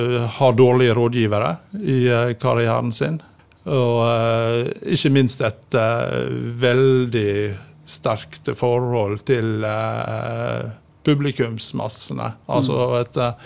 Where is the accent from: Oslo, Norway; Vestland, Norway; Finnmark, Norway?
Vestland, Norway; Husnes; hjemme på Husnes, der jeg vokste opp den gangen.